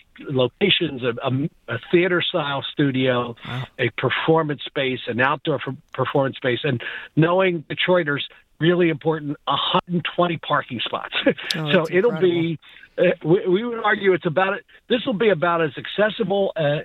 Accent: Philadelphia, Pennsylvania, United States; So I grew up outside of Philly.

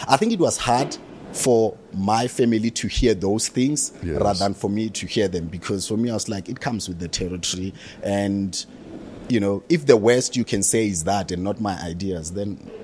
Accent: Soweto, Gauteng, South Africa; I was born in Shawela in Soweto, spent the first 6 years of my life there.

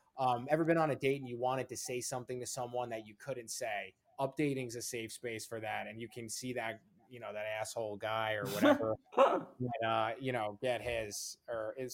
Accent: Wantagh, New York, United States; You got it. Yeah, of course. Called Wantagh on Long Isla

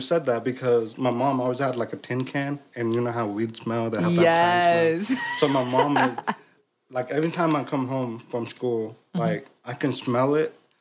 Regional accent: California, United States; I grew up in California, but I have six older brother. I'm the seventh.

